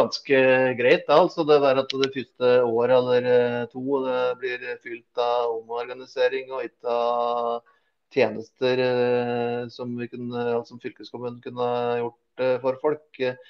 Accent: Totenvika, Innlandet, Norway; jeg har vokst opp i Totenvika, der er det fint, vet du.

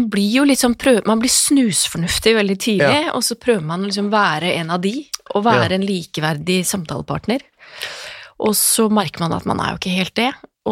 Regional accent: Oslo, Norway; Jeg har jo vært liksom, svoren vestkantjente alltid, så... Men det er jo mye... Sånn som å bo på Frogner er jo morsomt, fordi det er jo... Altså jeg vokste opp nederst i Ekersbergs gate

